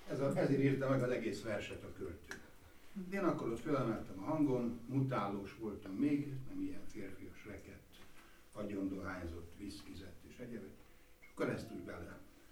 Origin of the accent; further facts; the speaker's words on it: Szeged, Csongrád, Hungary; moved away; mert én szegedi vagyok